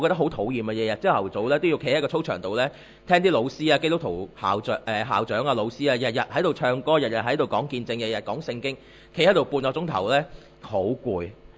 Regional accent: China; 我哋中国人咧成日都话咧

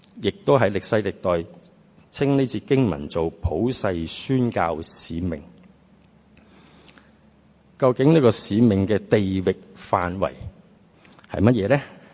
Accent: Hong Kong; born there; 我都是在香港出世的，1959年。如果今天是2019年的话呢，我应该退休的了，啱啱60岁。

